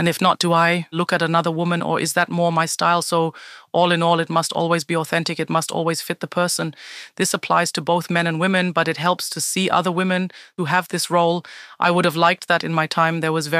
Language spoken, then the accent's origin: English; Heidelberg, Baden-Württemberg, Germany; now in Austria; I come from Germany, born in Heidelberg, but married to a Bavarian for more than 25 years.